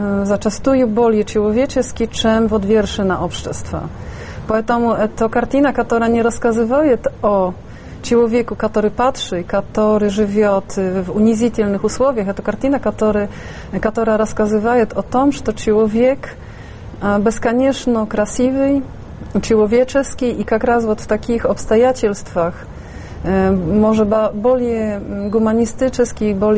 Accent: Poland; Почему я из Польши приехала в Россию, значит, у меня критика уже в другую сторону идет. Как бы критика идет с моей стороны, почему не у себя, да?

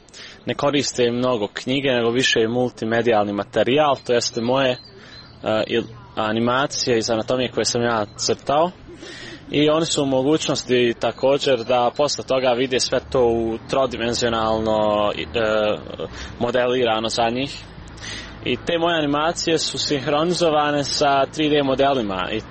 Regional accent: Srebrenica, Republika Srpska, Bosnia & Herzegovina; Gdje god da živim i radim, ja sam u duši iz Srebrenice. I rođen sam tu.

